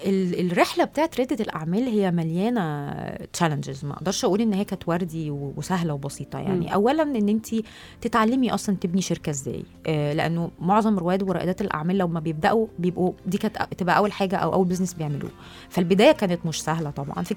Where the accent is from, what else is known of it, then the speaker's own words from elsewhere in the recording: Egypt; واحنا فعلا مصريين موجودين في كل البلاد